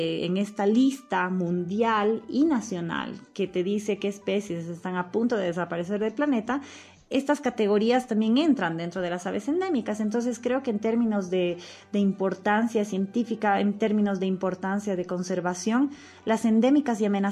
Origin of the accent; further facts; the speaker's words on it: Bolivia; Y yo como boliviano que tengo que saber